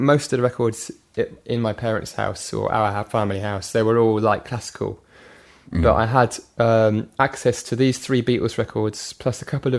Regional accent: Oxford, South East England, United Kingdom; So I grew up in Oxford

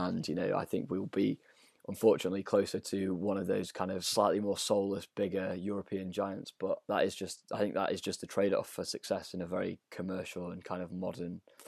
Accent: Manchester, North West England, United Kingdom; And obviously we're from Manchester and the weather's crap.

